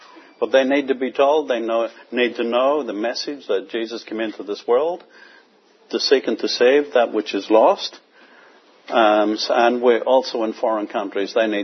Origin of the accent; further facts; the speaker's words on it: Belfast, Northern Ireland, United Kingdom; I hope you can understand my accent. Okay. I'm from Belfast in Northern Ireland